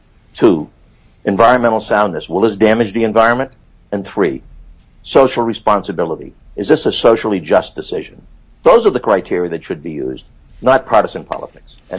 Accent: United States; Of course, I'm an American. I live in America. I'm a patriot.

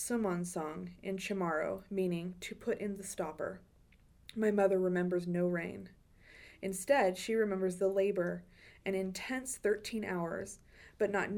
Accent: Lubbock, Texas, United States; also born or lived in Guam; I was born on Guam, but I'm from Lubbock.

